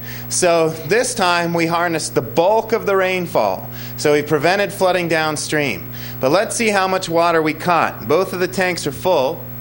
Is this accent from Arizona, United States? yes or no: yes; Tucson, Arizona, United States; I'm going to begin with these two images of my hometown of Tucson, Arizona, where we get 12 inches of rain and an average year of rainfall.